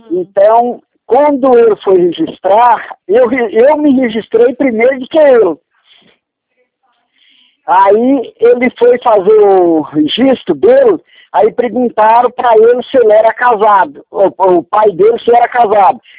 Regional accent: Água Branca, Minas Gerais, Brazil; born there; Em Água Branca, município de Atalaia, em Minas Gerais.

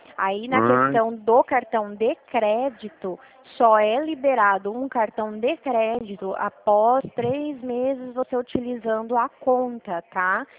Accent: Dracena, São Paulo, Brazil; Eu sou aqui da Central, a minha cidade fica em Dracena.

